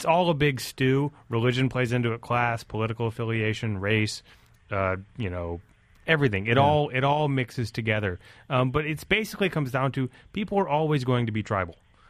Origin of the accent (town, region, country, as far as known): Alabama, United States; born or raised there